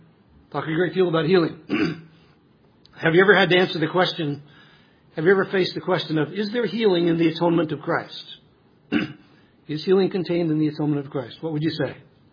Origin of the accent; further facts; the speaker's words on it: New Jersey, United States; I'm not a farm boy. You know, I grew up in New Jersey, short distance from New York City, but not too far west of us.